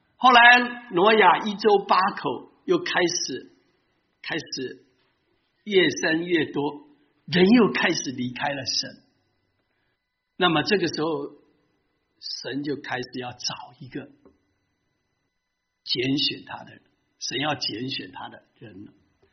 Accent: China; now in Seattle, United States; 我们在西雅图我们有很多鲑鱼嘛 salmons， 那么鲑鱼跟我们中国人讲鲤鱼要龙门

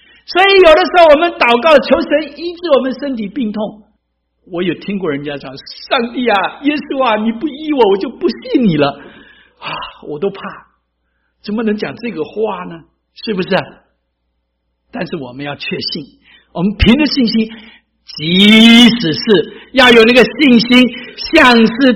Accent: China; 这跟我们中国人的哲学不太一样。我们中国人说什么？眼见为凭嘛

